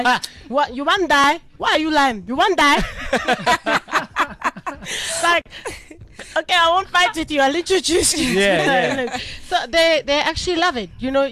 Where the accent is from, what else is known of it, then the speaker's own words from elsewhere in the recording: South Africa; I'm South African. So Nigerians, if you're listening, I'm a Saudi girl, like for real. I'm Zulu. And some South African people, I'm Zulu.